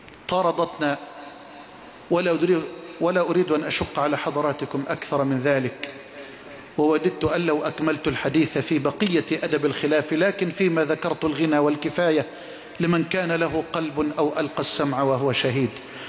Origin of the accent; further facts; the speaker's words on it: Egypt; واجعل بلدنا مصر واحة للأمن والأمان